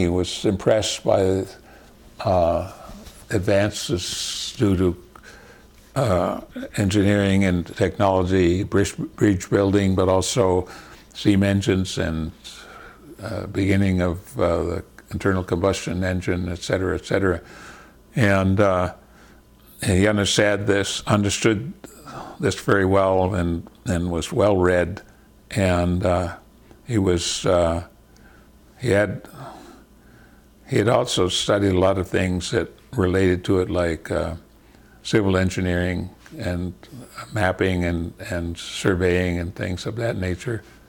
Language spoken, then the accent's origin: English; Connecticut, United States; also born or lived in Vermont; my mother was moderately religious, and so she attended when I was growing up in Connecticut, and she wanted us kids to go to Sunday school in a Congregationalist church, a liberal Protestant church, and we lived in Vermont.